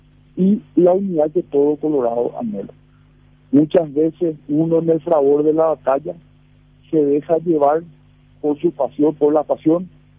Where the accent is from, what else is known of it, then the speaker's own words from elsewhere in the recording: Paraguay; como paraguayos podemos reconciliarnos por un país mejor